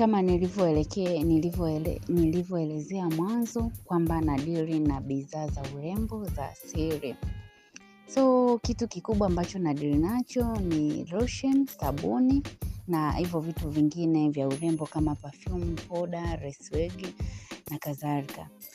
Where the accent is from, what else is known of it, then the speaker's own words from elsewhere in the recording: Morogoro, Tanzania; Natoka mkoa wa Morogoro